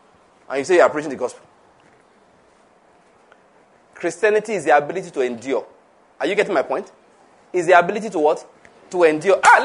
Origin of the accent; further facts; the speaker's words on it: Ondo, Nigeria; I never went on any holiday. I grew up in Ondo State.